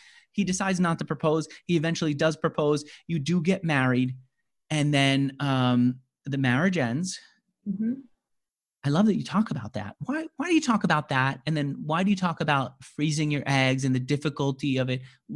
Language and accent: English; New York, United States; that's the belief I had growing up in New York.